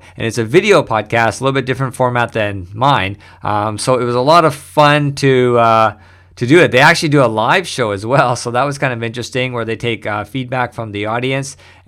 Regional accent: Canada; now in Japan; considering I'm from Canada. And when I lived in Canada, I was rarely ever affected by the cold weather.

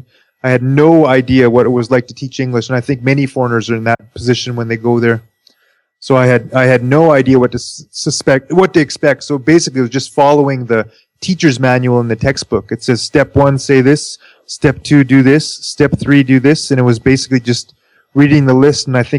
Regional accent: Calgary, Alberta, Canada; moved away as an adult; now in Japan; I am from Calgary, Canada.

